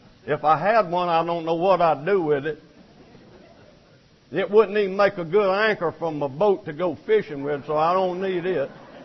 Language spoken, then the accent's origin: English; Mobile, Alabama, United States; born there; I was born in Mobile, Alabama.